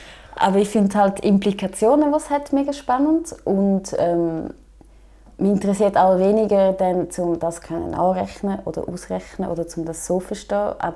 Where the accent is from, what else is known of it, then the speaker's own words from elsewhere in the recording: Chur, Graubünden, Switzerland; so mit Grounding in Chur zu sein, wo ich aufgewachsen bin, und, also in diesem Kanton.